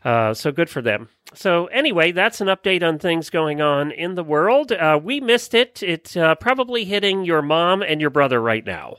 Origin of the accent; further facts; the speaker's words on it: Ocala, Florida, United States; from Ocala, Florida.